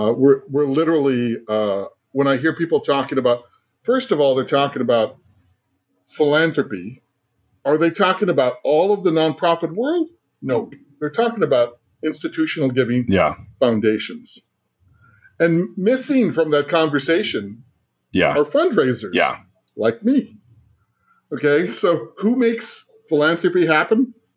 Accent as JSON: {"language": "English", "region": "California", "country": "United States", "said": "I'm a Chicano from California and a proud father."}